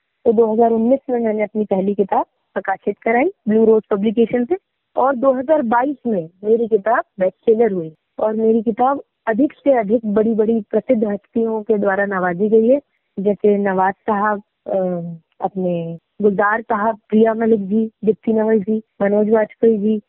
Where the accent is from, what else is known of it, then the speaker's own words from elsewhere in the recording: Bhopal, Madhya Pradesh, India; born there; मैं भोपाल मध्य प्रदेश से हूँ, मेरी पैदाइश स्थान भी वही है, भोपाल मध्य प्रदेश।